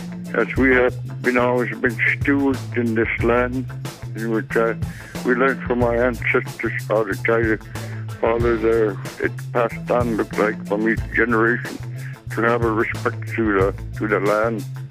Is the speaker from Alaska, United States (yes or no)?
yes; Wainwright, Alaska, United States; I'm from Wainwright and the mayor of Wainwright. 29 years I've been here in Wainwright, and I come from down further west from Point Hope.